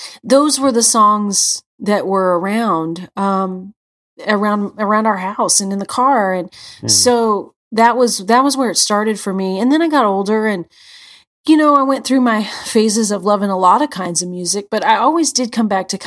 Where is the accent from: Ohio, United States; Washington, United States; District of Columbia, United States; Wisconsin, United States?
Washington, United States; now in Nashville, United States; I'm from Washington State, so not Southern, though I've lived in Nashville for half of my life.